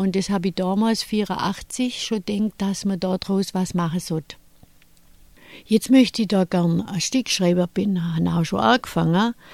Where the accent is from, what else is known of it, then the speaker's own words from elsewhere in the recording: Hemmendorf, Lower Saxony, Germany; Ich gehe gern heim und ich bin auch gern in Hemmendorf